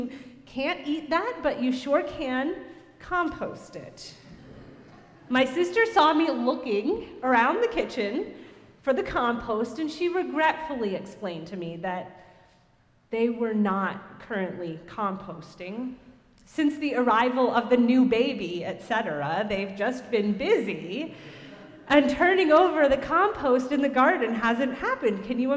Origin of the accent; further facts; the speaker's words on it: New York City, New York, United States; I like to blame it on growing up in New York City